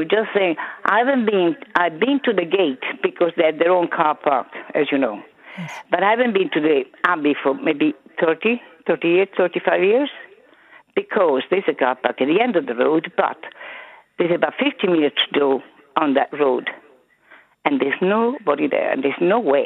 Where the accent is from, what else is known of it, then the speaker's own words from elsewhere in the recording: Rome, Lazio, Italy; now in Ireland; Yes, I'm from Rome.